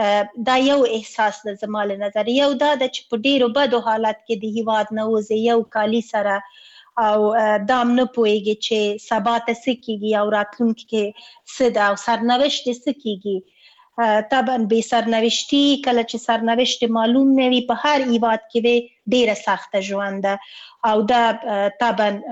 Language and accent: Pashto; Afghanistan; مونږ د افغانستان یو واقعیت یو او خپل هیواد نه اسکله تیر نه یو، او زمونږ خپل هیواد ده، زمونږ اصلي هیواد ده